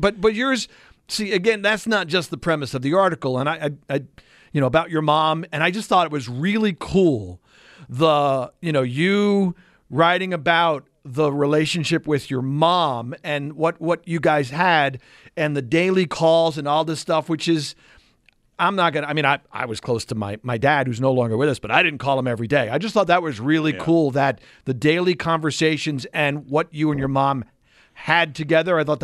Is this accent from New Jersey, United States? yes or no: no; New York, United States; I grew up on Long Island for some stupid reason as a Jets fan.